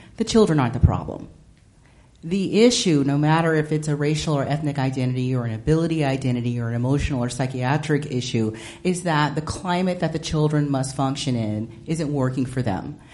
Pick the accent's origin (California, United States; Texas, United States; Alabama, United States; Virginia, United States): Texas, United States; Houston; I grew up as a black woman in the South. I grew up in Houston, Texas. I grew up in poverty.